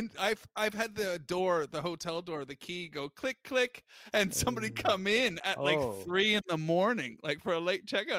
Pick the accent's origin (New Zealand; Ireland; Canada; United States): Canada; now in United Kingdom; But I grew up in Canada, and we don't even lock our doors. So I actually, when I got unleashed on the world, or when I moved to Britain and became a stand-up comedian